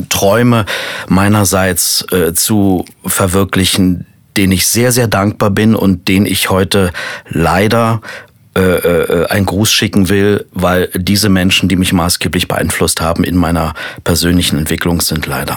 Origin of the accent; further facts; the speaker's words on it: Potsdam, Brandenburg, Germany; Und dann kam ich in der 10. Klasse wieder zurück in die DDR, nach Potsdam, in meine Heimat.